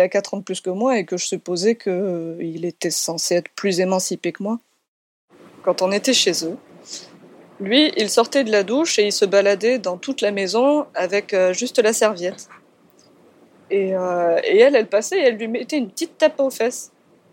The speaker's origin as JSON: {"language": "French", "town": "Nîmes", "region": "Occitanie", "country": "France", "said": "Donc, je suis originaire de Nîmes à la base"}